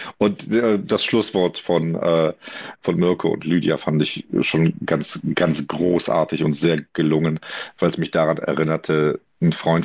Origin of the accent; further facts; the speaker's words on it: Wuppertal, North Rhine-Westphalia, Germany; Ich bin in den 90ern in Wuppertal groß geworden. Eine absolut von der Mafia übernommene Stadt mit so richtig failed Gegenden, wo Einschusslöcher an den Wänden waren.